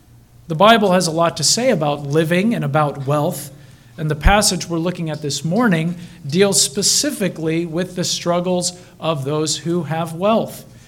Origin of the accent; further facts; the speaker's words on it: Thailand; also born or lived in Albania / North Macedonia; I was born in Thailand and spent most of my education years in Thailand.